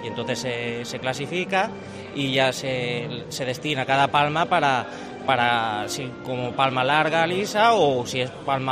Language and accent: Spanish; Elche, Valencian Community, Spain; De Elche.